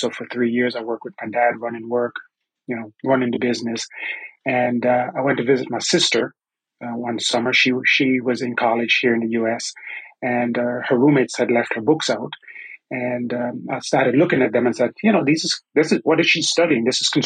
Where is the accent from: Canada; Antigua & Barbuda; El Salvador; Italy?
Antigua & Barbuda; accent: southeast Texas; now in Texas, United States; I'll start by saying that if you hear my accent, that it's from east of southeast Texas. And I'm from a little island in the Caribbean that is called Antigua and Barbuda.